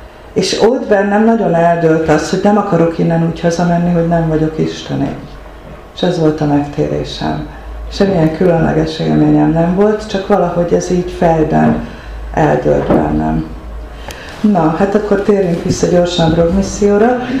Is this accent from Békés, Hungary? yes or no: no; Budapest, Hungary; Egyébként Budapesten a Moszkva térnél laktunk, a Lövőház utcában, ugye most már Széll Kálmán tér, ott nőttem fel.